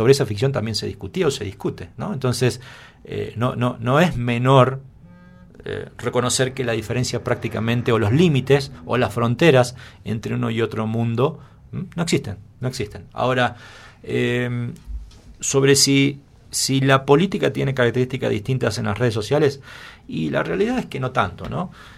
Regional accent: Argentina; Como argentino, y en Ecuador me da vergüenza sostener

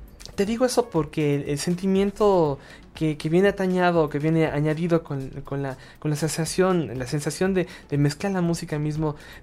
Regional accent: Ecuador; somos ecuatorianos los dos

